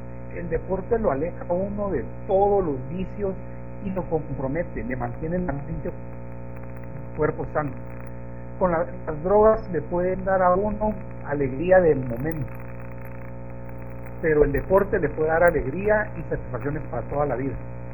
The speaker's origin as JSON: {"language": "Spanish", "country": "Guatemala", "said": "y los ha derrotado en mi país, ¿verdad?"}